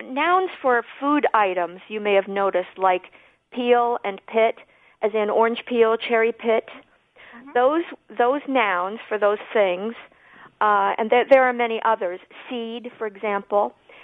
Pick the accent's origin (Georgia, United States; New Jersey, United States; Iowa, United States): Iowa, United States; now in Connecticut, United States; I come from Iowa, I think I may have told you.